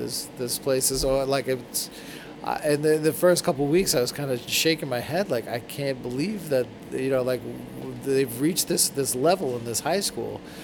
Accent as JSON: {"language": "English", "town": "North Babylon", "region": "New York", "country": "United States", "tie": "born or raised there", "said": "I kind of learned about diversity in reverse from being a child growing up in North Babylon and having all sorts of people around me"}